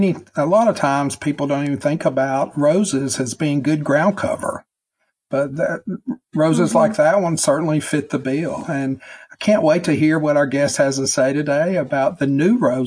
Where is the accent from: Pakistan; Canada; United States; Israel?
United States; Deep South; I grew up in the Deep South around mamas and grandmas that just cooked all the time.